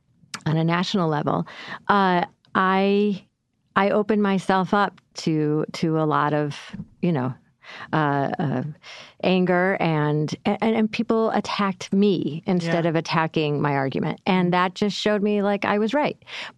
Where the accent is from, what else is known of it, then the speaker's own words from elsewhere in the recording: Syracuse, New York, United States; Yeah, I wrote an op-ed after for my hometown, Syracuse, New York.